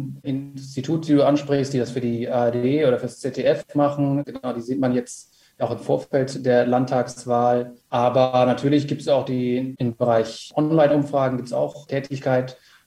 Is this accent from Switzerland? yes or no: no; Rhineland, Germany; ich bin Rheinländer, da bin ich zumindest groß geworden